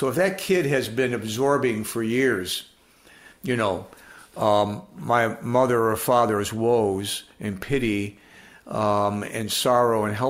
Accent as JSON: {"language": "English", "region": "Michigan", "country": "United States", "said": "So my first professional assignment was working at Children's Hospital in Detroit. I'm from Michigan."}